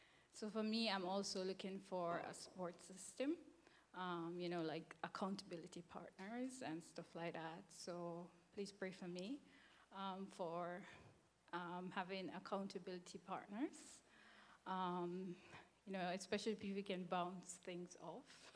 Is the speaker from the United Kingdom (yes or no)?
no; Jamaica; moved away as an adult; now in Hiroshima, Japan; All right, so I'm from Jamaica, and I'm an English teacher at a high school, well, a secondary school here in Hiroshima.